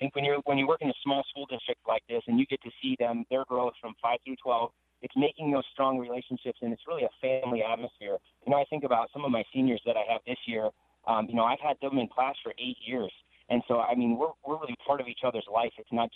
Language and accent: English; Lake Mills, Iowa, United States; I grew up in Lake Mills, Iowa, up there north of Mason City. And again, that was a fantastic community to grow up